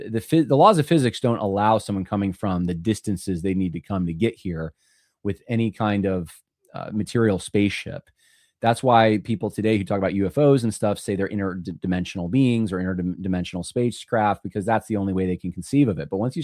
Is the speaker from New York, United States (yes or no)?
no; California, United States; I love it. It's my home state. It's where I was born.